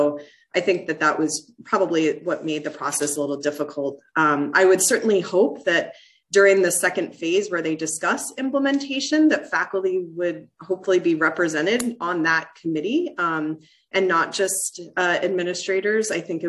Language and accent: English; Maryland, United States; I grew up in Maryland near University of Maryland College Park